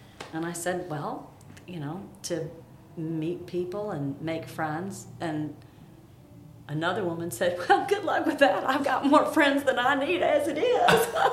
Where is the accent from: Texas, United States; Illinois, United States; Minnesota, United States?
Illinois, United States; Chicago; I'm from the Chicago area.